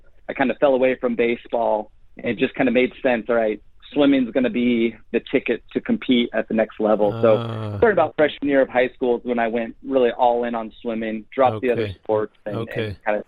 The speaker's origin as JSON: {"language": "English", "town": "Reno", "region": "Nevada", "country": "United States", "tie": "born or raised there", "said": "Yeah, I'm originally from Reno, Nevada. I'm the youngest of four, two older brothers and an older sister."}